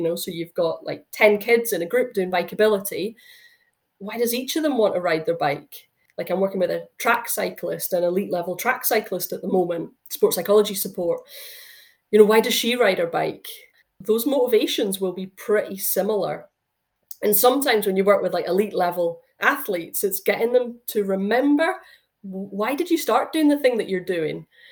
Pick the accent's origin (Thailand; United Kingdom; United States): United Kingdom; Scotland; living in the country, your bike, you have to be able to ride a bike. So I grew up in the Highlands.